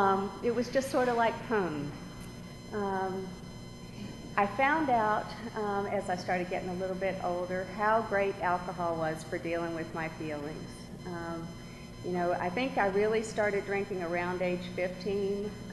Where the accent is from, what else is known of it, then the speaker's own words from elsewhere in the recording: Atlanta, Georgia, United States; born there; I was born 100 years ago in Atlanta. Thanks. I was born in St. Joseph's Hospital, back when it was downtown, into a family, an Irish Catholic family